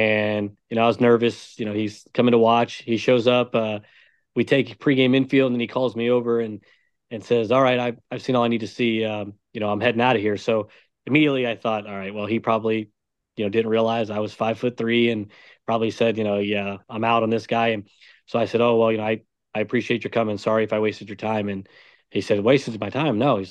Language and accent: English; Florida, United States; So it's fun to coach in my hometown. I still know a lot of the coaches that are currently coaching